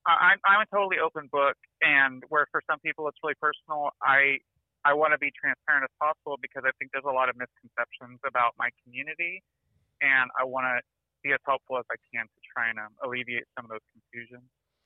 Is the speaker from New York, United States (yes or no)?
no; Napa, California, United States; I grew up in Napa, California, and fairly closeted, both in my gender identity and sexuality.